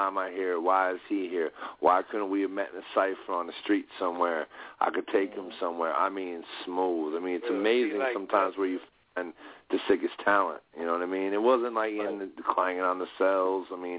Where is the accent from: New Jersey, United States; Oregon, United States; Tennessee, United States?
New Jersey, United States; coming from, you know, born and raised in Jersey, you know what I mean?